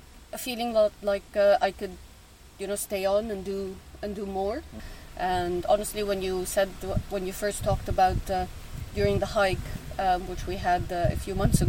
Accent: Jordan; also born or lived in Canada; now in Dubai, United Arab Emirates; Yes, I'm originally from Jordan. I also lived in Canada for the last 10 years of my life. Mm. I recently moved to Dubai, where I've been working almost 3 years now.

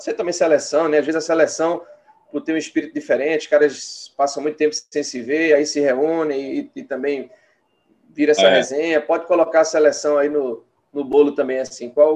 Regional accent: Recife, Pernambuco, Brazil; a gente é do Recife

